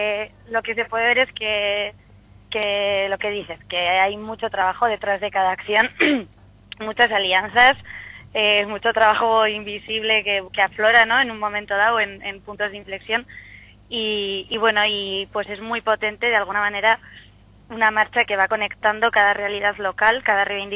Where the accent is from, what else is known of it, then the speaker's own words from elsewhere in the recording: Pamplona, Navarre, Spain; yo soy de Iruña y bueno, pues la liamos de alguna manera.